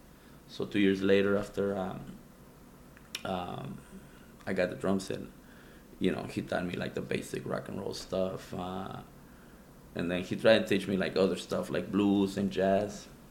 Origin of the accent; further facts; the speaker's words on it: Reynosa, Tamaulipas, Mexico; also born or lived in Pharr, United States; Well, we used to live in Reynosa. I was born in Far Texas. It's a border town from Reynosa. So we used to live in Reynosa, and I guess my mom just came over here and gave birth to me.